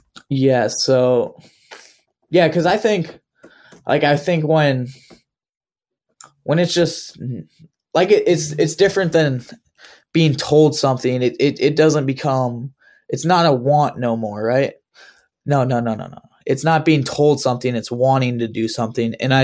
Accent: Wisconsin, United States; well, I'm from Wisconsin, right?

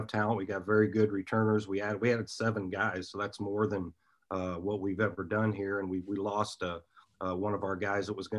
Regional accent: Iowa, United States; growing up in Iowa, we're Midwest as well.

